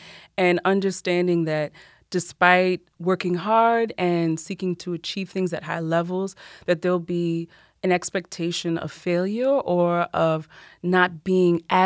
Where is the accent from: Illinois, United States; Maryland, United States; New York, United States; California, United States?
New York, United States; Yeah, I grew up in New York. I grew up primarily in Westchester County. That is the county right above New York City.